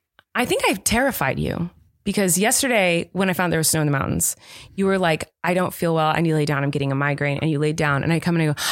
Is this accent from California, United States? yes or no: yes; California, United States; Well, whereas like I grew up in Southern California and I did not know they put salt on snow until a few years ago.